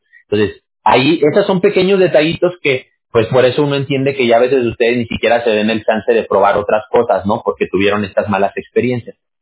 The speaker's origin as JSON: {"language": "Spanish", "country": "Mexico", "said": "Yo no soy de Honduras, yo soy mexicano, pero pues en México también la situación está bien complicada."}